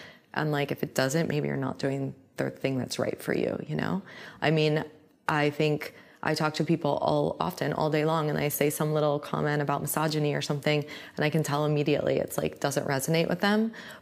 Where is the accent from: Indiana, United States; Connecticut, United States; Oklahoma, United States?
Indiana, United States; I mean, I feel really lucky because like I grew up in Indiana and I had friends who were going on spring break to the Creationism Museum in Kentucky and who didn't believe in evolution.